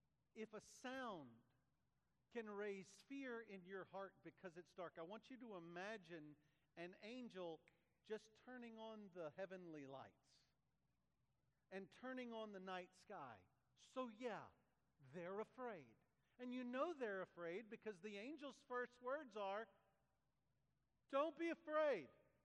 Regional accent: Texas, United States; Home by home, I simply mean where I grew up in East Texas.

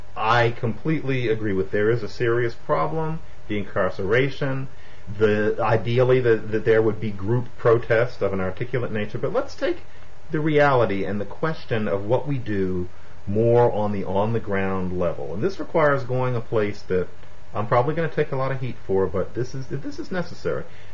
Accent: Philadelphia, Pennsylvania, United States; And I can picture Deshaun, because I grew up in Philadelphia. I know what train he rides to go do this.

